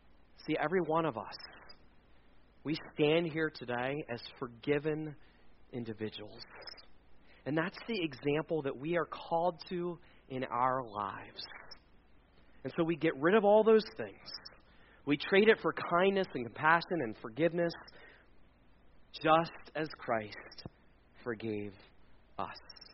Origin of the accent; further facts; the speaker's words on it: Pennsylvania, United States; That's like a word that I'm from Lancaster County. That's a word that we would use in Lancaster County, rid.